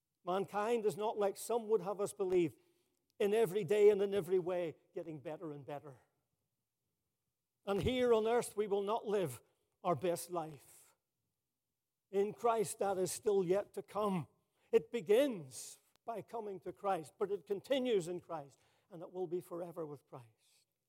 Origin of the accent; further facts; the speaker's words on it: Ireland; I'm from Ireland originally.